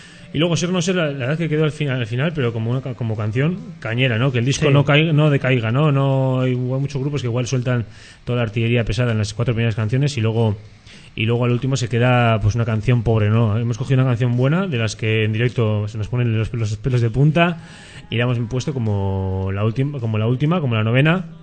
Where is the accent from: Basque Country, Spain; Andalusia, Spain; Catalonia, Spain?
Basque Country, Spain; Amorebieta; somos de Durango, pero bueno, yo soy de Amorebieta